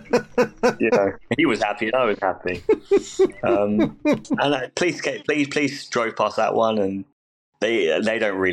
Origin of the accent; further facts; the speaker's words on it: England, United Kingdom; it helps because I'm from England